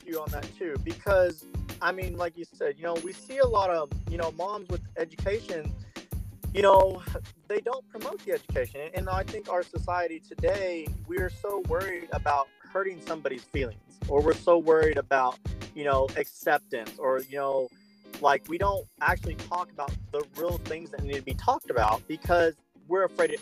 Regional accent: Arkansas, United States; also born or lived in Kolkata; I was born in Calcutta, India. I was adopted at 18 months old. I grew up in Arkansas. You know, I went to a little small school.

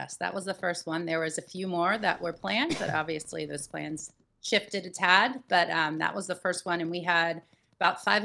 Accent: Florida, United States; also born or lived in Philadelphia; So essentially I grew up in Florida by way of Philadelphia, but I spent most of my childhood in Florida.

